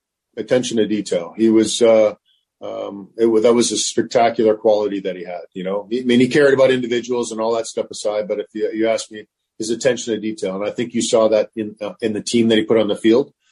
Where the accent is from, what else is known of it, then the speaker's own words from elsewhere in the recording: Canada; now in United States; And listen, I'm Canadian. It took me a while to get used to it down here too.